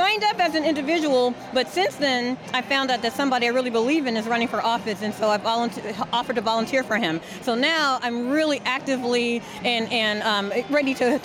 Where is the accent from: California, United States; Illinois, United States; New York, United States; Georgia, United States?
California, United States; Vallejo; I'm from Vallejo, California, which is in the Bay Area. And I am a retired veteran, 20 years.